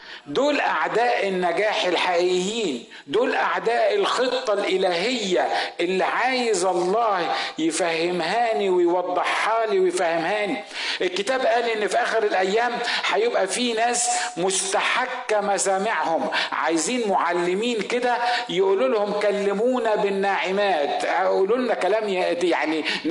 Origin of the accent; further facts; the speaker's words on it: Asyut, Asyut Governorate, Egypt; بس انا صعيدي من مدينة اسمها اسيوط.